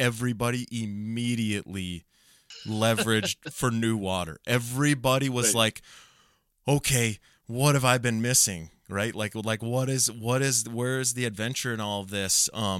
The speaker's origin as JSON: {"language": "English", "town": "Pelican Rapids", "region": "Minnesota", "country": "United States", "tie": "born or raised there", "said": "Like going back home where I grew up and around Pelican Rapids and all the lakes in Otter Tail County, where I want to fish new water."}